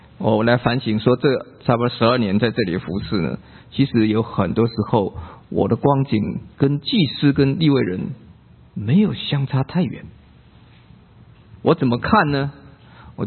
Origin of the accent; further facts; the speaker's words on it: China; 其实我们知道我们中国人是这个面子的问题，我们是不可能去做流浪者的